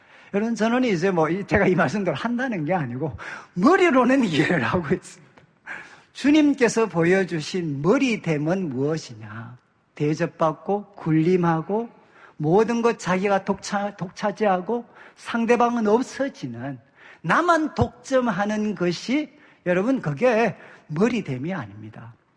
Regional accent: Daegu, South Korea; 저는 무뚝뚝한 이제 대구 남자고

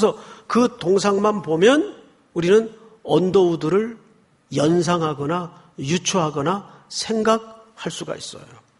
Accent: Daegu, South Korea; 제가 이제 어린 시절을 대구에서 자랐는데, 전 이제 동인동이라는 동네가 있어요. 대구에 가면.

